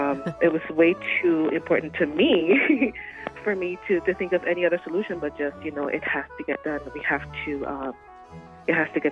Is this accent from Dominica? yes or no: yes; Dominica; I grew up in the Caribbean and had learned everything by ear and sang with my community.